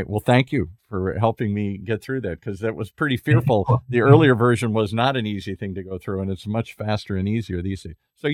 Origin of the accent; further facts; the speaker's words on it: Bloomfield, Michigan, United States; That's right around the corner. I grew up in Bloomfield, right around the corner from there.